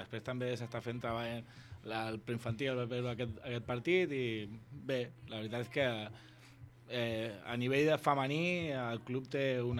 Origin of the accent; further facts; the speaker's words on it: L'Ametlla, Catalonia, Spain; Jo soc de l'Ametlla.